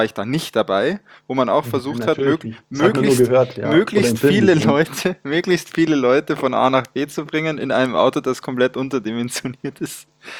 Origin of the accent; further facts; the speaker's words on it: Bavaria, Germany; also ich komme ja aus dem Chiemgau.